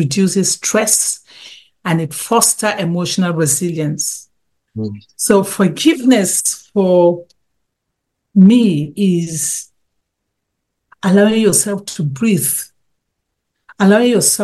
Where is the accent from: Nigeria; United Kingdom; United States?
Nigeria; from the environment I came from, being a Nigerian, there are some things we just don't say.